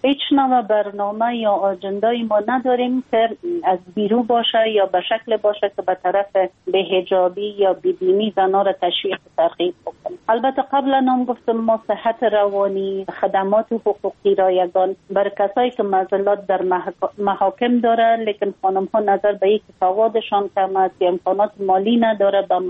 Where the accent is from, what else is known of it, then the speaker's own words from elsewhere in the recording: Afghanistan; ما یک خانم مسلمان هستم، از افغانستان هستم